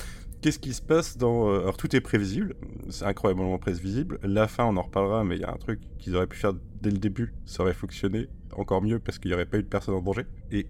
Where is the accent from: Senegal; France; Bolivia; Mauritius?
France; Nantes, Pays de la Loire; Et je viens de Nantes.